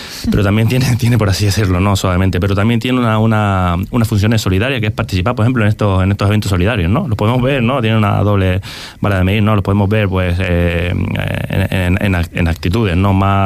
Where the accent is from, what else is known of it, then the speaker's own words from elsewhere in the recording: Madrid, Community of Madrid, Spain; yo, por ejemplo, que vengo de Madrid, ¿no? Y yo cuando vine aquí a Puerto Rosario